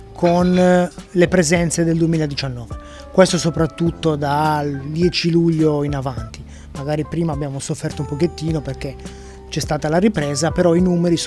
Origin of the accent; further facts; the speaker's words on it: Sardinia, Italy; born there; Io sono nato in Gallura, vivo ad Arzachena, che è il comune della Costa Smeralda, dagli anni 60 ad oggi.